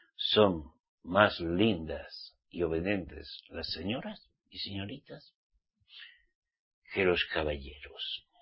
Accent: Spain; que es típico tomarse un carajillo cuando uno se levanta de la cama en mi tierra, España.

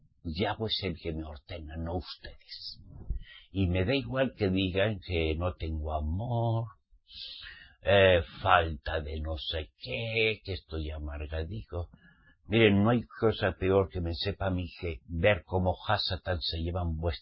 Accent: Spain; como soy español, pues yo no soy profeta en mi casa ni en mi tierra.

